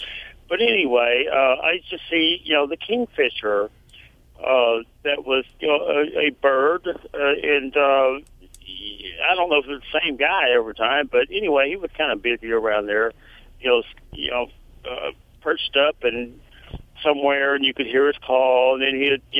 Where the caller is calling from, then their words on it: Longview, Texas, United States; And actually, I'm calling from Longview, but oh, okay. I had lived on the river, the Sabine River around here.